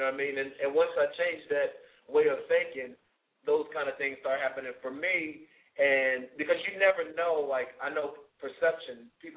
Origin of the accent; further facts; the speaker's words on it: Richmond, Virginia, United States; I'm from Virginia as well, and I'm from Richmond